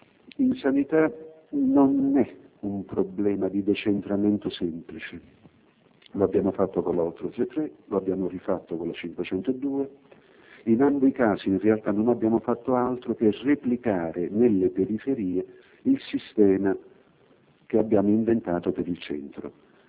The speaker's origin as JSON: {"language": "Italian", "town": "Naples", "region": "Campania", "country": "Italy", "said": "Molte volte da buon napoletano mi sono divertito a pensare"}